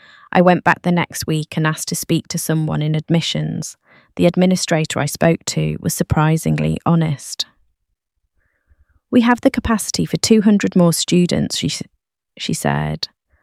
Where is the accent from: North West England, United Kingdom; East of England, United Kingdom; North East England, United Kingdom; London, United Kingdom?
North West England, United Kingdom; Manchester; I wanted to become a nurse. I grew up in Fallowfield watching my gran receive excellent care at Manchester Royal Infirmary.